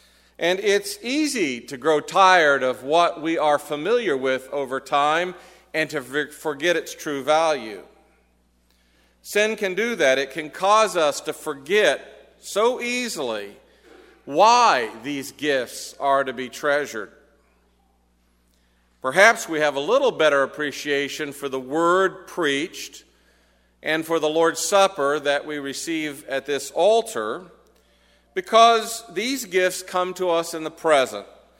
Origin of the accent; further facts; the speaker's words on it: Texas, United States; except as a little boy growing up in Texas, I would always receive a brown wrapped package from Champaign, Illinois, every Christmas and on my birthday.